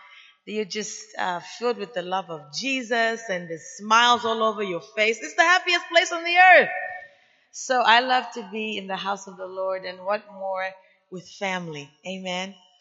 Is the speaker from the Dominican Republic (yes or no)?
no; Zambia; moved away as an adult; now in United States; I'm originally from Zambia, Africa, and I came here to attend Geneva College. I was 18 years old